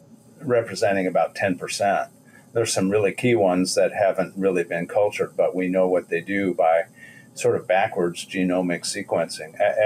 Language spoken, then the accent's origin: English; Illinois, United States; moved away; I'm from North Central Illinois.